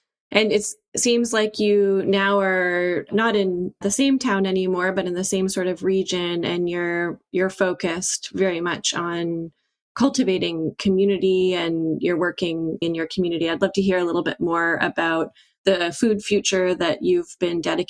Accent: Stratford, Ontario, Canada; I'm from Stratford.

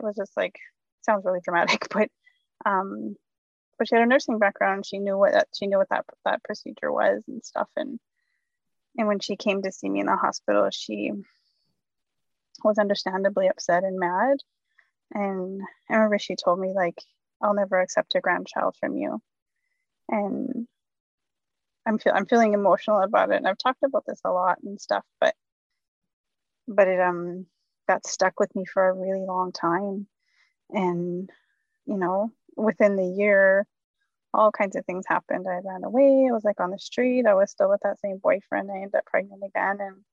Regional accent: Fort Nelson, British Columbia, Canada; now in Phoenix, United States; I'm originally from Fort Nelson First Nations up in northern British Columbia. And I currently reside down here in Otham Territory in Phoenix.

